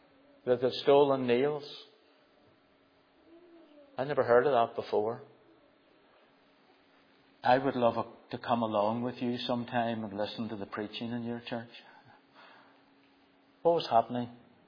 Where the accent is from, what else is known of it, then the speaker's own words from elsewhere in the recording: Belfast, Northern Ireland, United Kingdom; I was brought up in Belfast, used to see, was it 20, 30,000 in the 60s when I was young, shipyard men coming home.